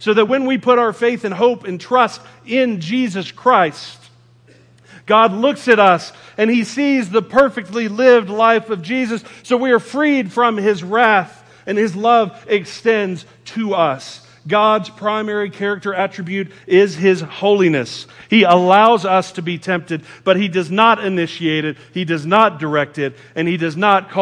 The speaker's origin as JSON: {"language": "English", "region": "Texas", "country": "United States", "said": "I've got a truck, I'm a Texan."}